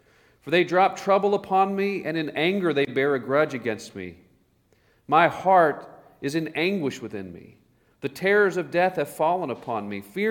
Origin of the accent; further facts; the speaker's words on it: Oklahoma, United States; You know, many of you know I grew up in Oklahoma, somewhat of a small town, mediocre size town, I suppose.